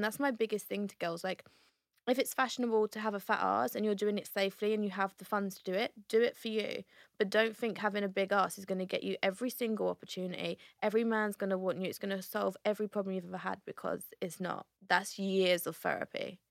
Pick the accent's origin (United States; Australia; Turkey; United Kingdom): United Kingdom; East of England; We are from Essex. It's very like gym town laundry.